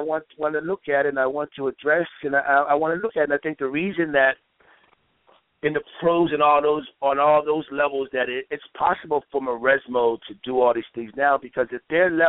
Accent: United States; I look at our American players, and I mean, I'm American, so I'm a little bit biased

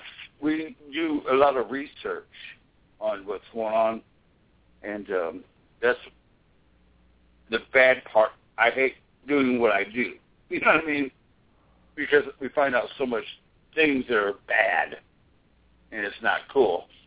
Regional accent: Missouri, United States; I'm from Missouri.

